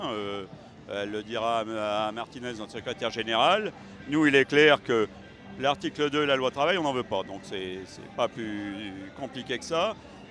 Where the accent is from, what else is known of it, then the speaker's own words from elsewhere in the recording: Arras, Hauts-de-France, France; Moi, je suis d'Arras, donc il y a les députés du Pas-de-Calais